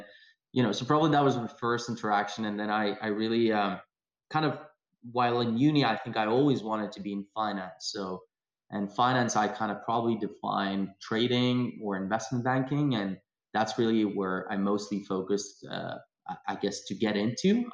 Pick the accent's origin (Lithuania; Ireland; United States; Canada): Lithuania; now in Glasgow, United Kingdom; I was born and raised in Lithuania, went to school here